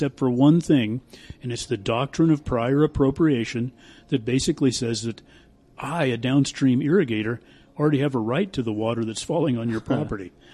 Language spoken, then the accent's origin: English; Greeley, Colorado, United States; Yes, I was born in Greeley and have lived out on that family farm that entire time except for school years.